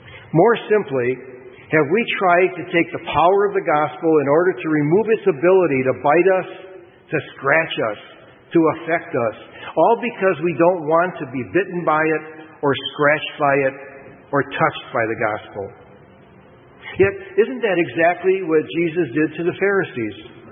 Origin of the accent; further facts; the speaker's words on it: Chicago, Illinois, United States; Now, I'm a kid from Chicago, no longer a kid, but I grew up in Chicago